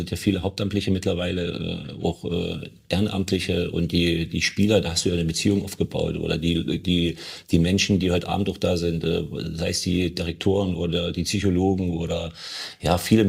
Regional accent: Wittichenau, Saxony, Germany; born there; ich bin nicht in Hoyerswerda geboren, ich bin in Wittichenau geboren, weil damals die Krankenhäuser waren überfüllt in der Kleinstadt.

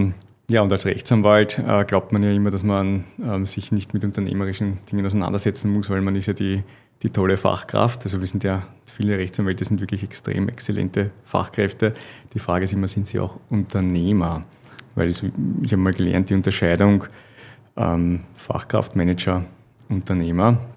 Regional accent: Austria; Ich bin Österreicher und war sehr oft schon in Deutschland

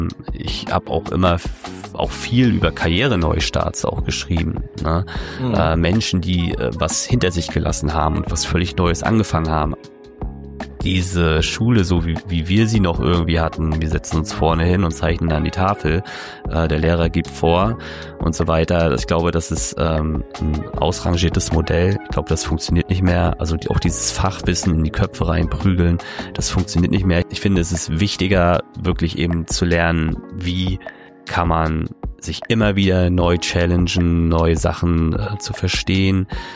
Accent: Rostock, Mecklenburg-Vorpommern, Germany; Rostock City, die Grüße nehme ich gerne an, meine alte Heimat.

